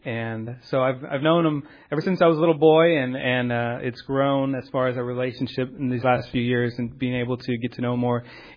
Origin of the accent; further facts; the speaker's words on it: United States; we're missionaries from America